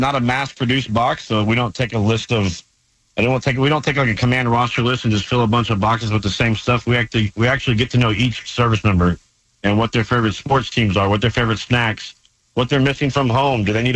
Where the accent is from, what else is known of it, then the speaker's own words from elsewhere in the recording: Texas, United States; it started off as boots for troops because I was from Texas and I wanted to put a Texas twist on these care packages.